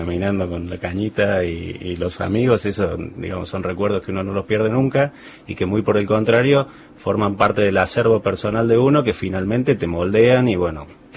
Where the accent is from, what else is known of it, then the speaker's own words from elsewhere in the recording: Córdoba, Argentina; born there; En Córdoba nací